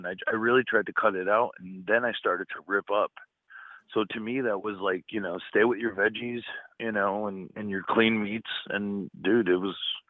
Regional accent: Waterbury, Connecticut, United States; And I'm from Waterbury, Connecticut, so we're still getting some crazy winds over here.

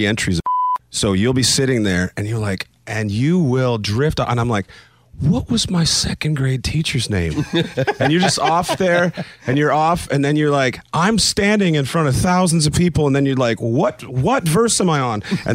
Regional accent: Canada; I might be twice as redneck as you are, but you just think because I'm Canadian that I don't have any of that in me.

